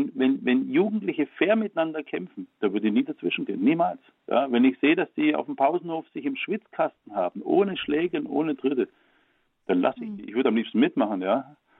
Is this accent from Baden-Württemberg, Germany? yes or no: yes; Baden-Württemberg, Germany; ich komme aus Baden-Württemberg.